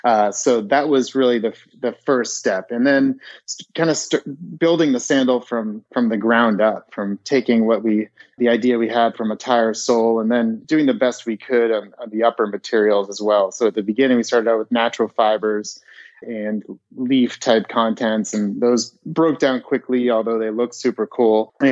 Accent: United States; being an American in a foreign land

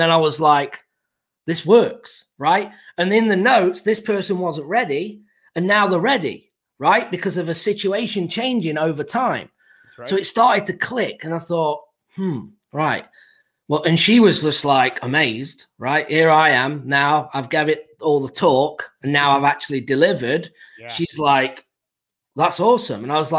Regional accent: England, United Kingdom; I'm from England. You know, I've just got here, new to real estate.

